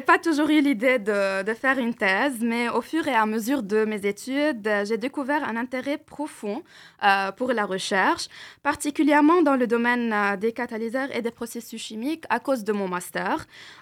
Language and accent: French; Lebanon; French is a second language; moved away as an adult; now in Lille, France; Oui, je viens effectivement du Liban et j'ai choisi de venir à Lille pour plusieurs raisons.